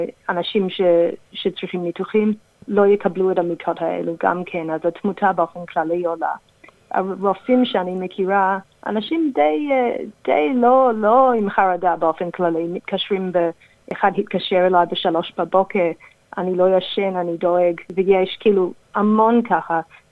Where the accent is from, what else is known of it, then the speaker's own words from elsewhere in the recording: Australia; born there; Hebrew is a second language; also born or lived in Israel; אני בעצם עברית לא שפת אם שלי, נולדתי באוסטרליה, גרתי בארץ 3 שנים לפני כמעט 15 שנה כבר